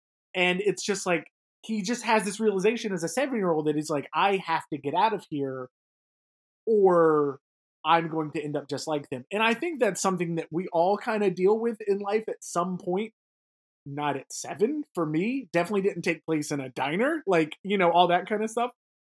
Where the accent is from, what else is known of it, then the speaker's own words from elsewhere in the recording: the South, United States; growing up in the South, that's what we used to do. We didn't have money.